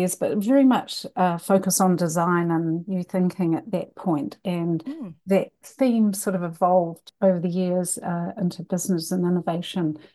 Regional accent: Christchurch, Canterbury, New Zealand; also born or lived in Palmerston North; Oh, actually, I grew up in Christchurch and went to Otago University, married my dentist and ended up in Palmerston North for a large number of years. And around the earthquakes, I moved back to Christchurch

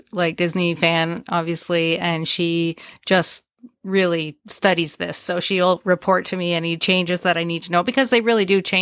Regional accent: Canada; And as a Canadian, it's really not cost effective for me to do that.

